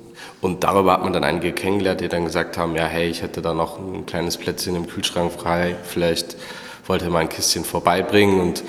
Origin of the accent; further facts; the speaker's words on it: North Rhine-Westphalia, Germany; Also ich komme vom Äquator, aus dem Bergischen.